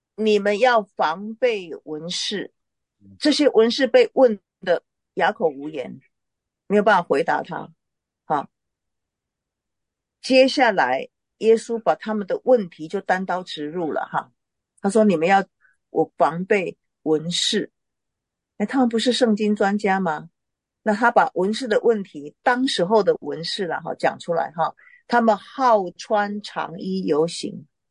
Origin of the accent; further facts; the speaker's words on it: Taiwan; 我们在我们这里讲，我台湾人讲酵里面讲教哈